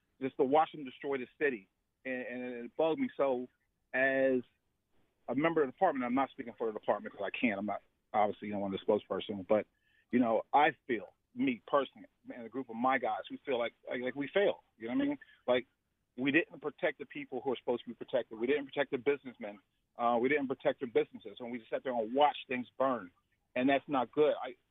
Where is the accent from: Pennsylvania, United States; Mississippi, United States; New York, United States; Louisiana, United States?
Pennsylvania, United States; Philadelphia; I'm born and raised in Philadelphia. I'm a Mount Airy guy. Standing and running road, man, for my entire life. I went to every school in the city.